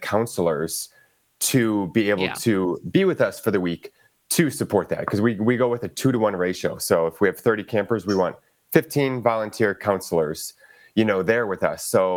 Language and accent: English; Milwaukee, Wisconsin, United States; I'm from Milwaukee, so this is my city.